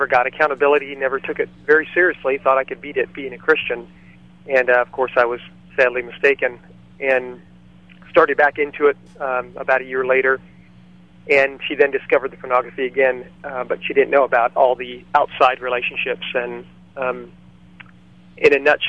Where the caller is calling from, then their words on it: California, United States; Out in California.